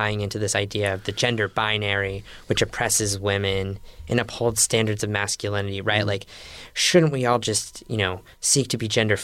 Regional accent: Bible Belt, United States; I came from the Bible Belt. I came from all of these massive mega churches

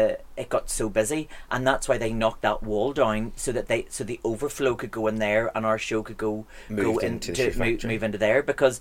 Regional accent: Bangor, Northern Ireland, United Kingdom; So I, because I was from Bangor and played on the whole North Down thing, so

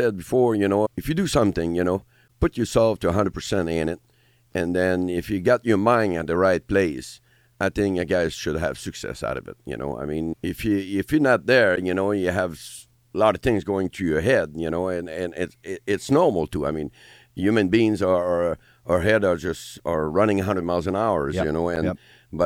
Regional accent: Canada; just because I'm from Canada, to send me the buckle home, it'll take forever

